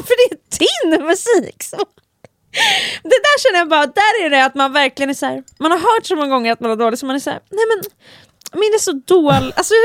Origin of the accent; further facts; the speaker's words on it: Finland; Tänk på att jag är finsk.